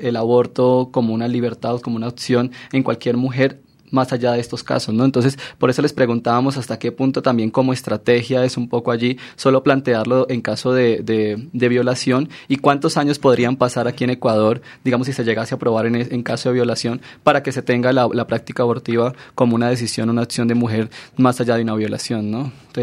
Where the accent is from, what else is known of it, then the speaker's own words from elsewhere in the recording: Colombia; Yo soy colombiano y en Colombia está permitido en tres casos